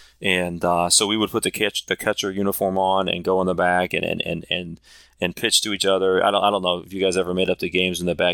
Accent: Stowe, Vermont, United States; Well, I grew up in Stowe, and I have to say, Stowe youth basketball was a big thing.

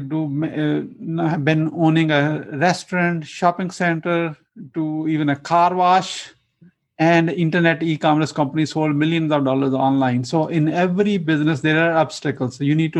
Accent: Pakistan; English is a second language; moved away; So from my accent, you can figure out I'm an immigrant. So immigrant over 25 years ago, originally from Pakistan.

